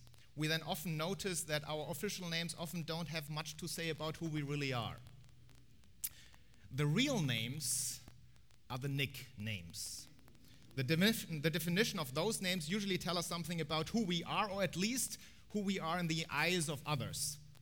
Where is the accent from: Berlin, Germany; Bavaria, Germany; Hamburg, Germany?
Bavaria, Germany; As soon as I would open my mouth, people would recognize I'm coming from Bavaria.